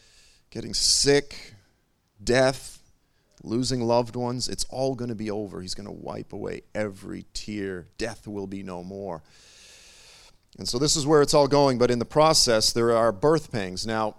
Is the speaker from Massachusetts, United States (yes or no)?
yes; Boston, Massachusetts, United States; I grew up in Boston. And so I also grew up in the land of hurricanes.